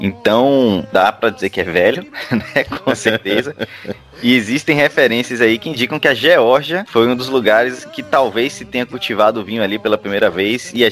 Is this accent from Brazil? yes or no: yes; Brazil; porque a gente é brasileiro